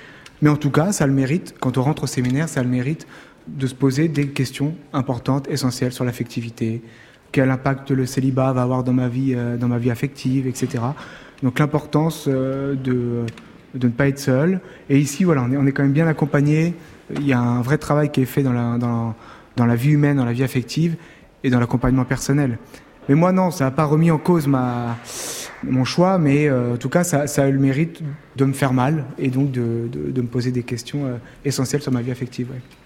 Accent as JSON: {"language": "French", "region": "Île-de-France", "country": "France", "said": "J'ai 32 ans, voilà, je suis originaire de l'Essonne"}